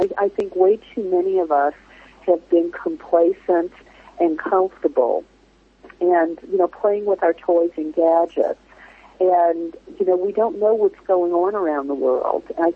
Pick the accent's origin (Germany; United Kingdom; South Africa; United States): United States; speaking as an American here in the United States, I think we are so isolated from the rest of the world.